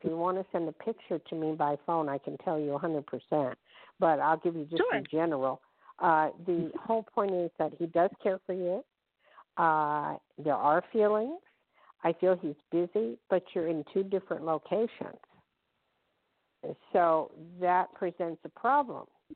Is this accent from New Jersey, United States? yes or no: yes; New Jersey, United States; I'm from Jersey. I'm from New York. I know that. I miss it.